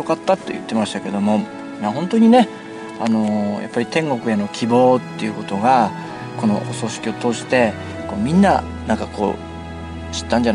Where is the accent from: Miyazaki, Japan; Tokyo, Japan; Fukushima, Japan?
Fukushima, Japan; 私たち、私も妻もねその福島の出身ということで